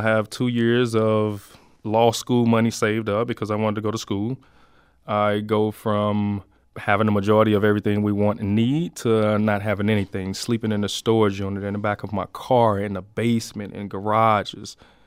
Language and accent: English; St. Louis, Missouri, United States; I'm a veteran from St. Louis. I'm born and raised in the city